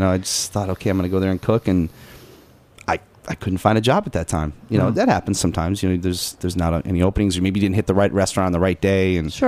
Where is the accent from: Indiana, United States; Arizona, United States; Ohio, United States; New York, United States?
New York, United States; also born or lived in California; I'm from New York. I probably will be in New York again someday, which I guess did turn out, but I have to go to California.